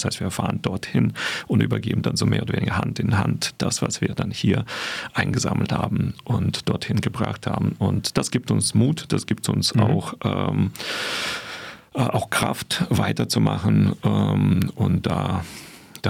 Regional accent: Ukraine; dass wir als Ukrainer uns eher vereinen

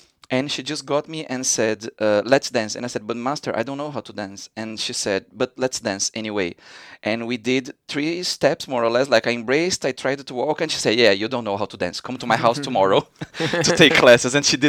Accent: Rio de Janeiro, Brazil; Originally, I'm from Rio de Janeiro in Brazil.

